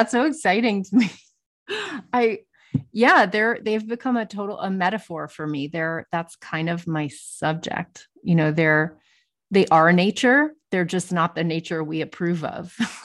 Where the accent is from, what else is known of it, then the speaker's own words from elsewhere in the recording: Boston, Massachusetts, United States; now in North Carolina, United States; Growing up in Boston, we could never have a thing like a fig tree, like the winter's too harsh. And so just, I now live in the mountains of North Carolina.